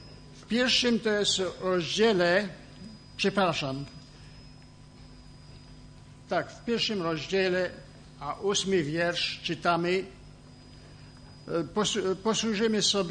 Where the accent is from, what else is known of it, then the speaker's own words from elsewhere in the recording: France; język utrzymałem dzięki moich rodziców i dzięki badania na nabożeństwach. Tak jak brat powiedział, jestem to z Francji, ze zgromadzenia La Morle.